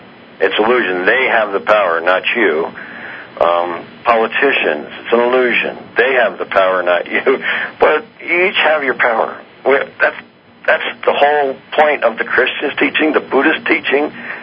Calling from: Albuquerque, New Mexico, United States; I'm calling from Albuquerque.

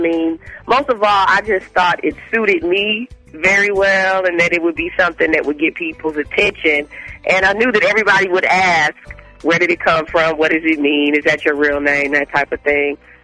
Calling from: Flint, Michigan, United States; I'm in Michigan, right outside of Flint.

